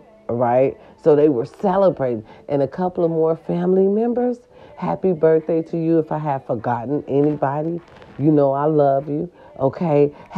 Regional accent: Racine, Wisconsin, United States; And number one will be my hometown, Racine, Wisconsin.

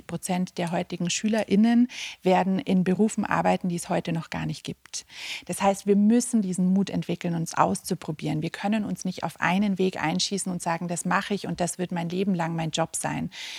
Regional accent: Germany; Das ist bei euch in Österreich genauso wie bei uns in Deutschland.

